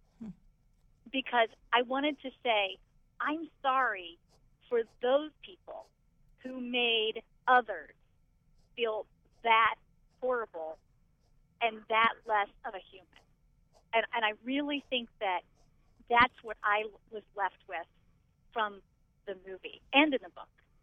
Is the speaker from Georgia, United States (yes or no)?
no; Ohio, United States; I was not raised in the South. I was raised here in Central Ohio, so I don't have that experience of either seeing or knowing about the domestics before this.